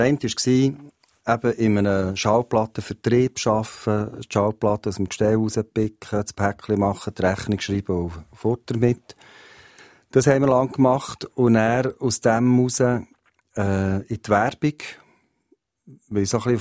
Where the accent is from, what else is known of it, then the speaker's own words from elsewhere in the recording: Waldau, Bern, Switzerland; Ich bin auch in Waldau aufgewachsen